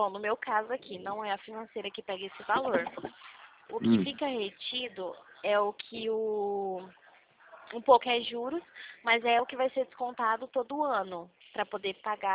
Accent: Sandovalina, São Paulo, Brazil; Eu sou de Sandovalina.

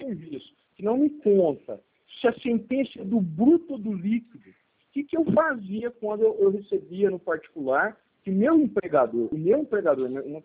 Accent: Italy; eu sou italiano, desse mesmo italiano.

